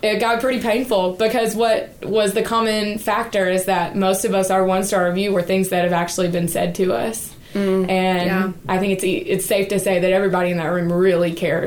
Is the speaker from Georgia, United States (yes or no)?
yes; Eatonton, Georgia, United States; So I grew up in Eatonton, Georgia, and I went to the University of Georgia for my undergrad in English education.